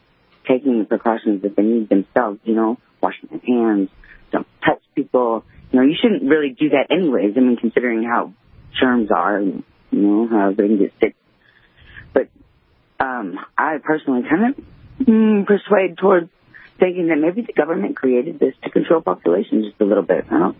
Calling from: Arkansas, United States; Arkansas.

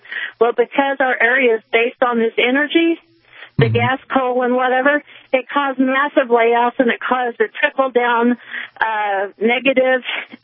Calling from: Farmington, New Mexico, United States; Oh, I'm calling from Ken Radio in Farmington, but that's okay.

